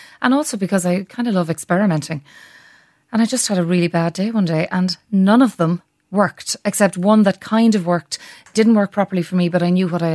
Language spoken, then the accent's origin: English; Leinster, Ireland; yeah, but I'm from the south. I'm from Kildare.